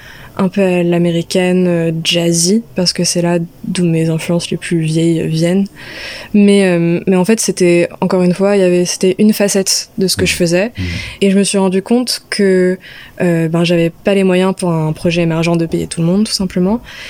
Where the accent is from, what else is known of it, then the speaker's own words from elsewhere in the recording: Paris, Île-de-France, France; comme j'ai grandi à Paris, je me rends compte aussi que les gens pensent que le centre du monde est à Paris